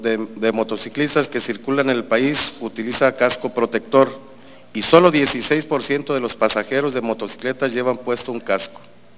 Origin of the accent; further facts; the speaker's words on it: Santiago Ixcuintla, Nayarit, Mexico; Yo soy de Santiago Ixcuintla y es mi deber velar por su bienestar y seguridad.